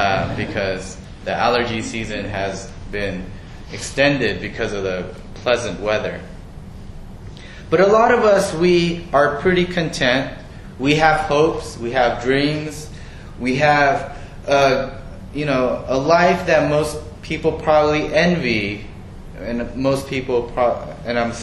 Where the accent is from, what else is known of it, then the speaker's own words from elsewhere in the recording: Los Angeles, California, United States; now in Tucson, United States; Originally, I'm from Los Angeles.